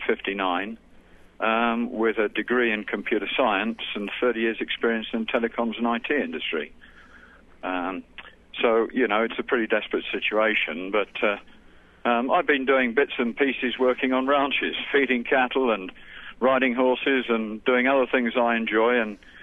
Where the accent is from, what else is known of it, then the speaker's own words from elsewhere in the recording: England, United Kingdom; moved away as an adult; now in Cheyenne, United States; I'm originally from England